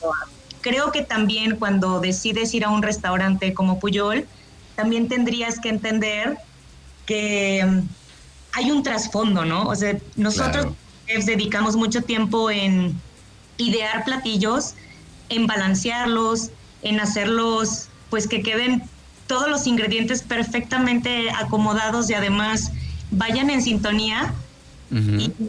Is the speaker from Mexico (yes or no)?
yes; Mexico; lo cual es un orgullo para todos como mexicanos